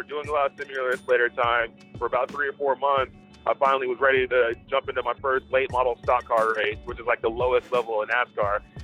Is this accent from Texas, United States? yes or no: yes; Dallas, Texas, United States; I'm originally from Dallas, Texas